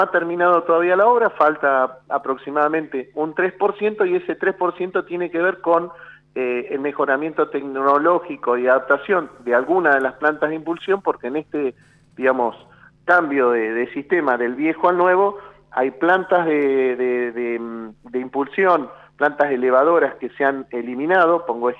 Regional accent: San Antonio Oeste, Río Negro, Argentina; como en algunas ciudades de la provincia de Río Negro. Yo soy de San Antonio Oeste.

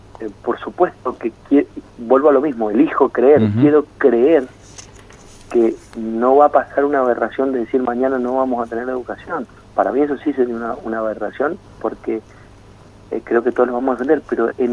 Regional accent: Argentina; como argentinos nos tenemos que dar la posibilidad

